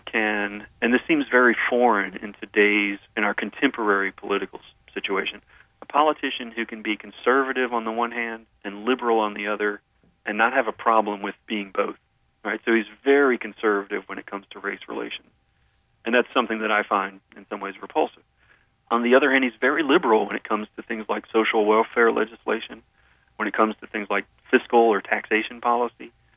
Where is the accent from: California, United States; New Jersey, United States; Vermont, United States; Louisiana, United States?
Louisiana, United States; Lafayette; also born or lived in New Orleans; having grown up in Louisiana, I grew up partly in Lafayette, partly in New Orleans.